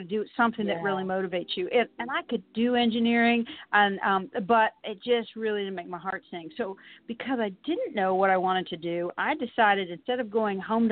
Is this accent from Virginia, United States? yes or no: yes; Williamsburg, Virginia, United States; I was actually born and raised in Williamsburg, Virginia. And that is, of course, the colonial capital of the United States.